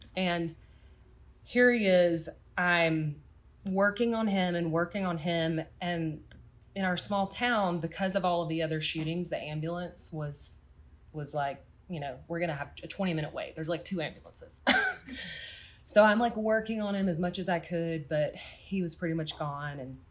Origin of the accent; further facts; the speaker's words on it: the South, United States; Y'all can't tell, I'm from the South.